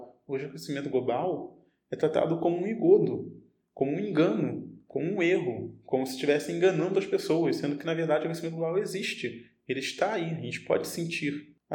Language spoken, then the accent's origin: Portuguese; Rio de Janeiro, Brazil; Apesar que eu sou do Rio também, né?